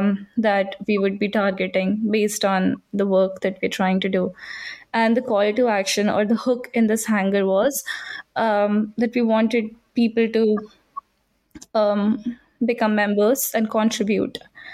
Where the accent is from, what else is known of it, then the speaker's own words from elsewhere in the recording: India; when I was growing up in India